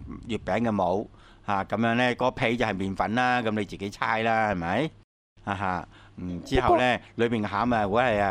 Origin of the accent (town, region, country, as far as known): Guangdong, China